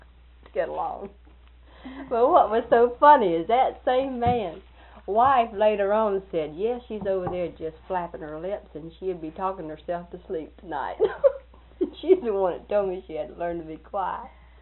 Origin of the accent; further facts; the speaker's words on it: Waldo, United States; because they knew that I was raised in Waldo.